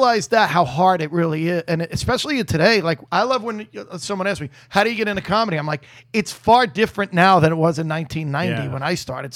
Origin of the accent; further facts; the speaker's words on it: New York, United States; I'm from New York.